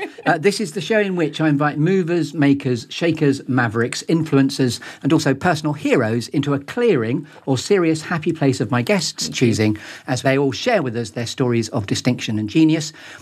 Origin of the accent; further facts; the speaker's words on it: Southend-on-Sea, East of England, United Kingdom; Well, I grew up in Southend-on-Sea. Big shout out to Southend-on-Sea.